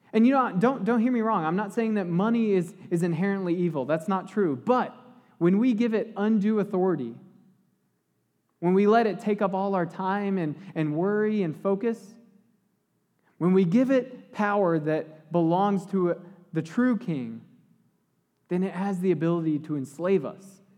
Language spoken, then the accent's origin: English; San Antonio, Texas, United States; I'm from San Antonio, and you know there's the legend of the line in the sand.